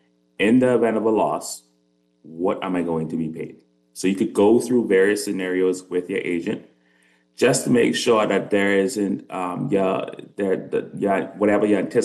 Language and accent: English; Grand Bahama, Bahamas; I'm originally from Grand Bahama.